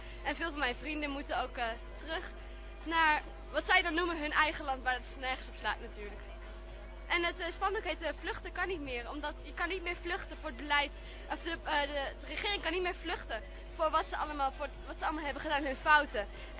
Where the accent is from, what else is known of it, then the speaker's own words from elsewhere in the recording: Raalte, Overijssel, Netherlands; Nou, ik kom uit Raalte